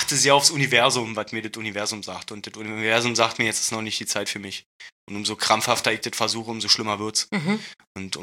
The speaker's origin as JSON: {"language": "German", "region": "Berlin", "country": "Germany", "accent": "Berlin dialect", "said": "mein Berliner Dialekt"}